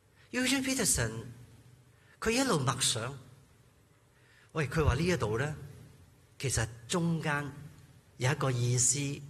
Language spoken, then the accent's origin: Cantonese; Hong Kong; 仲多过我哋香港人，仲多过我哋中国人